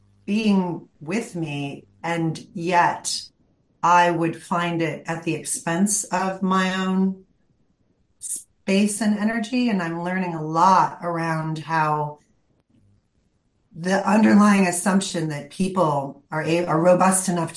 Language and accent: English; United States; now in London, United Kingdom; Live in London, but I'm American